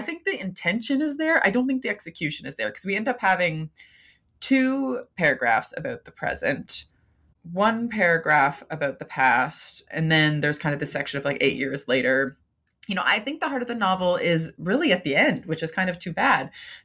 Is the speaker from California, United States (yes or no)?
no; Michigan, United States; Having grown up in Michigan, my love for Michigan summers is ever-growing and something worth sharing.